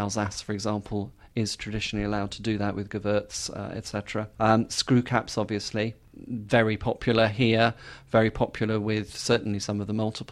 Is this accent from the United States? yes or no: no; United Kingdom; I'm British, yeah